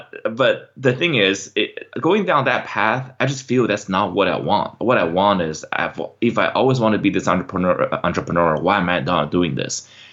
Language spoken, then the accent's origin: English; China; English is a second language; So I grew up in China and always wanted to be this entrepreneur.